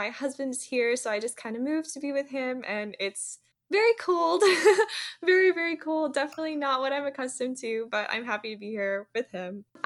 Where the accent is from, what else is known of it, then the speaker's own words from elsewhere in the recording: Florida, United States; I grew up in Florida, and I still consider myself very much a Florida girl. I miss the beach, I love the salt, the sea, everything about it is just home to me.